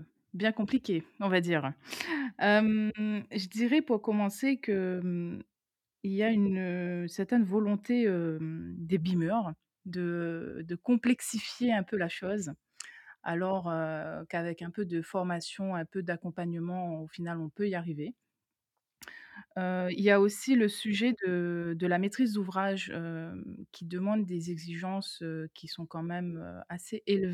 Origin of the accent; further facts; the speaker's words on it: Réunion; je suis rayonnaise, je pense qu'on doit l'entendre à mon accent. Donc, je préviens d'avance, tous les R, je ne les prononce pas. Donc